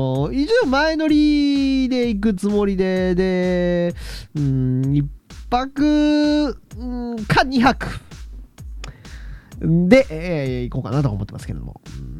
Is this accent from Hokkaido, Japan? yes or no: yes; Hokkaido, Japan; 北海道のね、サロマ町でね、まあまあ僕の地元に割と近いところですけどね。